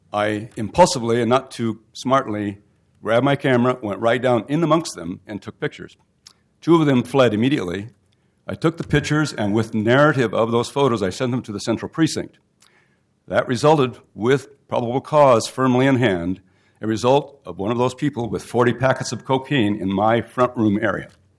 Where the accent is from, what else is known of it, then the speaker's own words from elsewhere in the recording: Portland, Oregon, United States; I retired and returned to my hometown of Portland, Oregon 5 years ago. My wife and I, both Portland natives